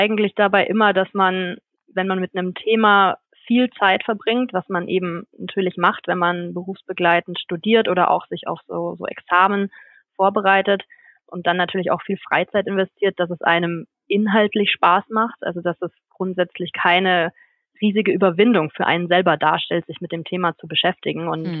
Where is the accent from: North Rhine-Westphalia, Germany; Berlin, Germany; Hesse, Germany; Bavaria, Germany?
Bavaria, Germany; Munich; habe dann aber von Mannheim in meine Heimatstadt München gewechselt.